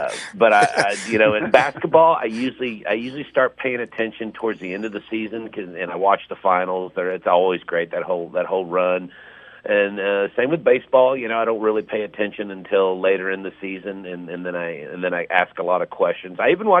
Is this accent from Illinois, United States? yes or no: no; Dallas, Texas, United States; Well, I grew up in Dallas, Fort Worth. I've been a Dallas Cowboy fan since I was a kid.